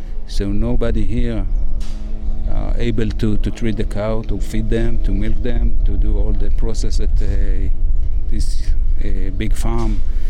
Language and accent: English; Nahalal, Northern District, Israel; I'm from Moshev Nahalal. I usually work out of the country.